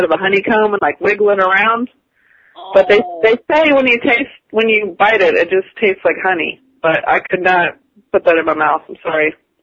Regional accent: the South, United States; I grew up in the South, and my parents don't drink, actually.

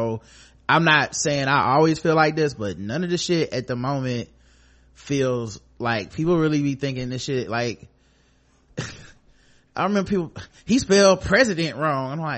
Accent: North Carolina, United States; I love hearing folks from my home state of NC sharing perspective on the podcast waves.

